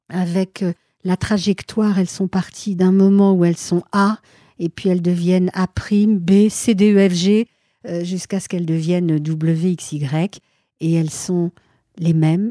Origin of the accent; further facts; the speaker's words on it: France; on parle français puisqu'on est français.